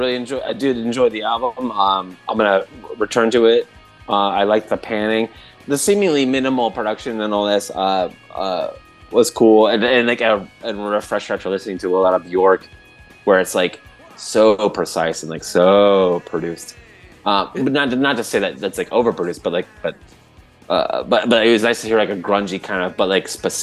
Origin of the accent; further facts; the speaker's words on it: Michigan, United States; I'm a bit from Michigan, yeah.